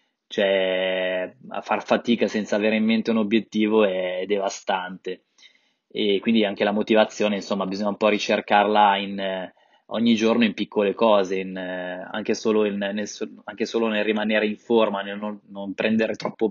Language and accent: Italian; Varedo, Lombardy, Italy; io sono di Varedo, della Brianza, non di Varese, un piccolo paesino qui a nord di Milano.